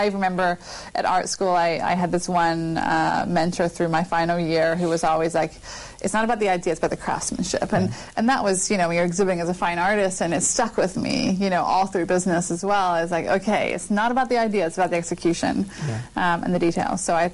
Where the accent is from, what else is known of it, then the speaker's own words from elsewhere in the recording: New Zealand; now in United States; I was born in New Zealand, and then I lived here as a kid in the U.S. For a lot of my childhood, and then moved back to New Zealand for my sort of high school years.